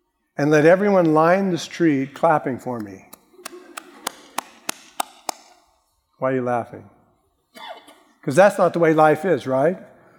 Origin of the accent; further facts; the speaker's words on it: San Bernardino, California, United States; Now, I'm born and raised in California. I grew up in San Bernardino, right up against the mountains there.